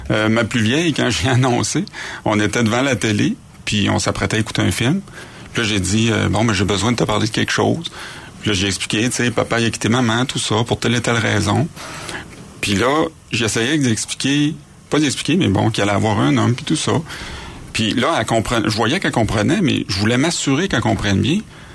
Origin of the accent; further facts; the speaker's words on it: Quebec, Canada; je venais du Lac-Saint-Jean, donc évidemment à l'époque la mentalité est un petit peu moins évoluée qu'en grande ville